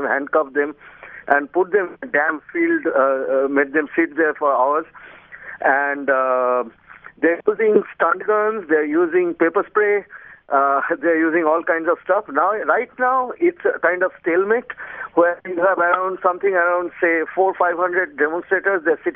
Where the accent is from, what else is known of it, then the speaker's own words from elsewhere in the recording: India; I mean, I come from India.